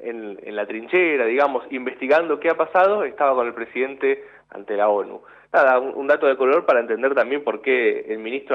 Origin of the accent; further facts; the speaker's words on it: Lomas de Zamora, Buenos Aires Province, Argentina; Yo soy de Lomas de Zamora